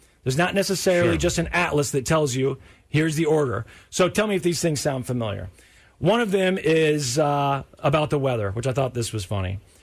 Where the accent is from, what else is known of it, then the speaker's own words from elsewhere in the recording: Kansas City, United States; Look, I'm from Kansas City.